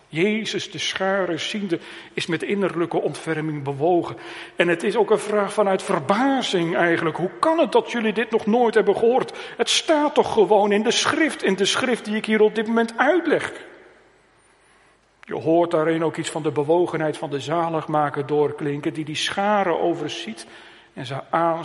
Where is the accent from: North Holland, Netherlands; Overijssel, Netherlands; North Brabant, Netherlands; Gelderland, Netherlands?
Gelderland, Netherlands; Harderwijk; De plaats waar ik opgegroeid ben in Harderwijk.